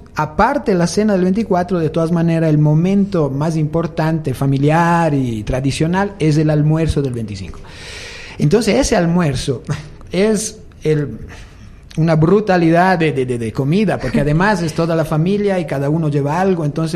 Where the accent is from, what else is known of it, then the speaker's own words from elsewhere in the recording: northern Italy, Italy; la costumbre en Italia, por lo menos en el norte, ¿no? De donde soy yo